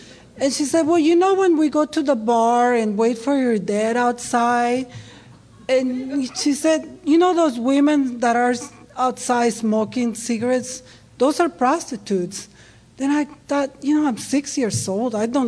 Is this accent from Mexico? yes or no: yes; Ensenada, Baja California, Mexico; accent: strong Mexican; now in Seattle, United States; I am from Mexico, Ensenada, Baja California, not too far from here. And that's where my strong accent comes from. It doesn't go away. I've been here for a long time. But I live in Seattle.